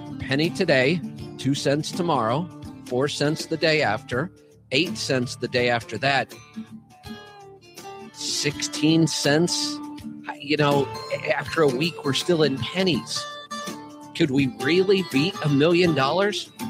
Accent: Cuyahoga Falls, Ohio, United States; born there; You know, I was born in Cuyahoga Falls, by the way.

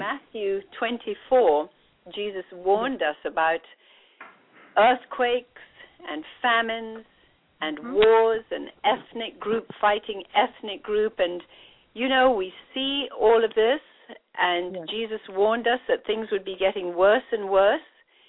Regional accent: India; I was born and raised in India. I am fifth generation British-born in India, when, of course, India was a colony of the British, and my great-great-grandfather went out there.

